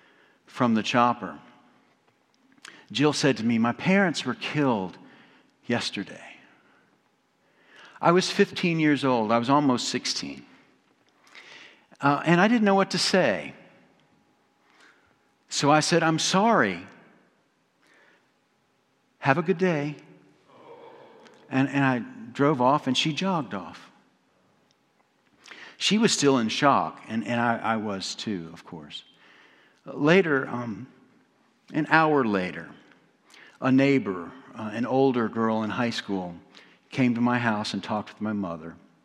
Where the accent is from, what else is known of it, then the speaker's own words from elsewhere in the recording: Hampton, Virginia, United States; We grew up there in Hampton, where to the left on the water, there was Fort Monroe, and to the right on the water, there was Newport News Point